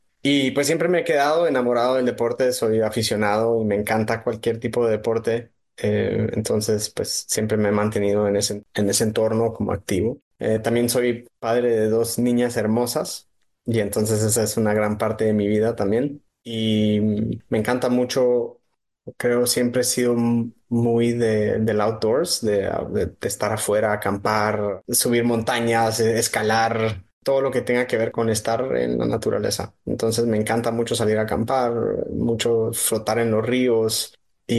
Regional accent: Guatemala City, Guatemala Department, Guatemala; Como guatemalteco que creció en la capital.

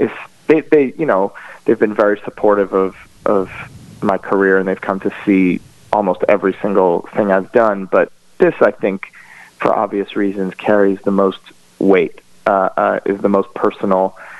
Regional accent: Fort Lauderdale, Florida, United States; And so I grew up mostly in the Fort Lauderdale area, but we used to go to Israel every summer.

